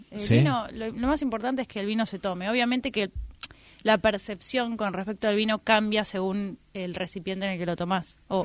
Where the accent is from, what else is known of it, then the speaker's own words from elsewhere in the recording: Rosario, Santa Fe, Argentina; also born or lived in Cañada de Gómez; Es raro, porque yo no soy de acá, yo soy de Santa Fe.